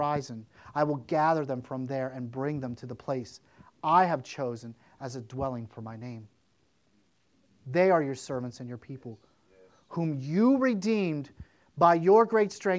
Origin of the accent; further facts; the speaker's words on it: East Palestine, Ohio, United States; I grew up in East Palestine. So Columbiana was kind of a rival, sort of, kind of.